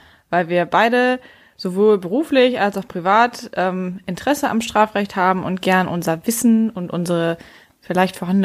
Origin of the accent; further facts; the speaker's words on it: Lower Saxony, Germany; Ich komme aus dem Umland von Hannover.